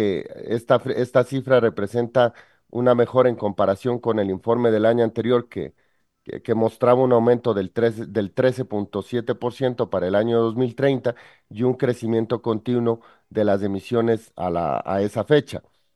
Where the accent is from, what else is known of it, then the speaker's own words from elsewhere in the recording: Ecuador; en Ecuador, en mi país